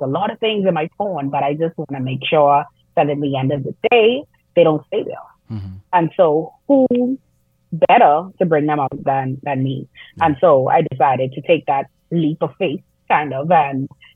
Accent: Nassau, New Providence, Bahamas; So about myself, I am actually living in Grahamhama right now, but okay. I was born and raised in Nassau. I actually grew up in an Anglican church.

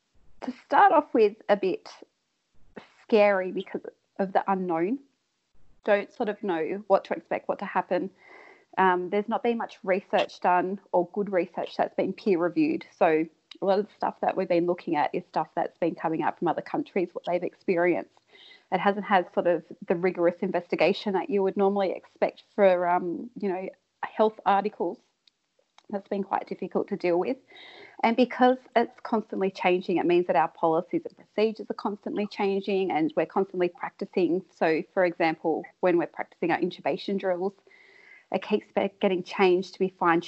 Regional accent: Blue Mountains, New South Wales, Australia; So I grew up in the Blue Mountains my whole life, but I was never a city sort of person, and I'd always wanted to move to the country.

